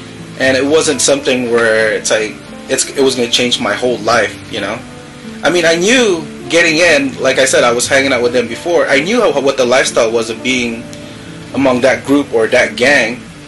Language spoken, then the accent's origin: English; California, United States; now in Los Angeles, United States; But when I moved out here in LA from Orange County, that's when, you know, things just kind of took a big turn